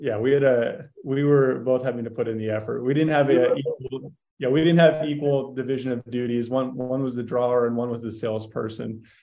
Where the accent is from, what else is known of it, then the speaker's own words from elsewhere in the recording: San Antonio, Texas, United States; now in Austin, United States; Grew up in San Antonio, Texas, and lived there through the end of high school. I moved to Austin, Texas to go to college. I got here in about 2004 and pretty much immediately fell in love with it.